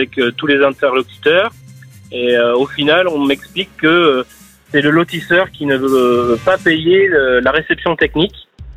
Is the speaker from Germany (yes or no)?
no; Bordeaux, Nouvelle-Aquitaine, France; now in Saint-Nabord, France; De Saint-Nabord dans les Vosges, mais je suis originaire de Bordeaux.